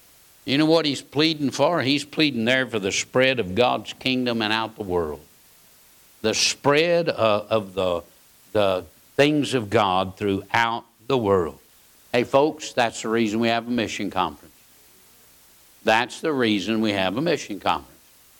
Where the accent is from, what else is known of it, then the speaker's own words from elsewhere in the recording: United States; born there; I'm glad I was born in the United States.